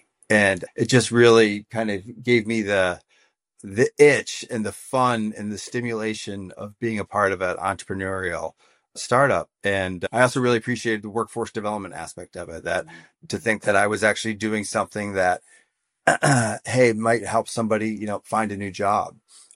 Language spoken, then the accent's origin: English; Syracuse, New York, United States; moved away as an adult; also born or lived in Manhattan; I missed trees and things like that growing up in Syracuse. So I moved to San Francisco with a teeny tiny little startup